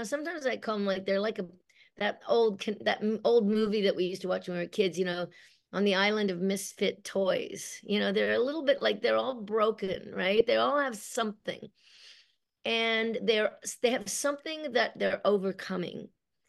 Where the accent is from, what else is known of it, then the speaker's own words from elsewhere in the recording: Nova Scotia, Canada; also born or lived in Australia; I was an elected representative in Nova Scotia, which is where I grew up. Like, I'm from Australia, but we moved to Nova Scotia when I was about 8.